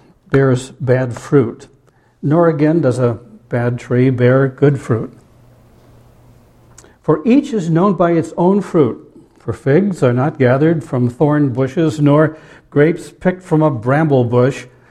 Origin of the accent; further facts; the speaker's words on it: New Hampshire, United States; I'm from New Hampshire. I'm one of those cows from New Hampshire.